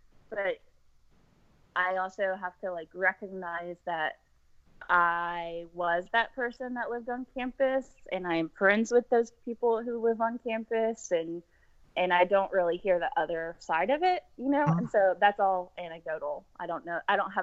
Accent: Tennessee, United States; So, like I mentioned earlier, I grew up in West Tennessee, and I'm a first-generation college student

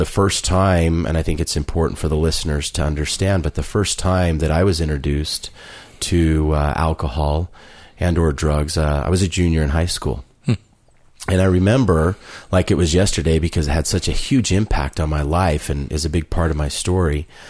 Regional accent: Centerville, Utah, United States; also born or lived in Farmington, Utah, United States; I'm 42 years old. I was born in Farmington, Utah, so I'm a local resident here in Utah. Grew up in a little town called Centerville

